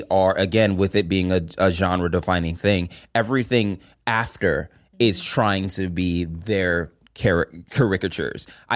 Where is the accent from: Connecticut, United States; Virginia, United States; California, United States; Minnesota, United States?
California, United States; It was outside. Of course, I'm from California.